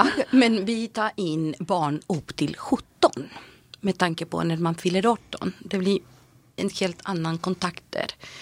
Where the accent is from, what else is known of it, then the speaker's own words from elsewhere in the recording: Chile; now in Sweden; Nej, jag är född i Chile och jag flyttade till Sverige faktiskt 2012.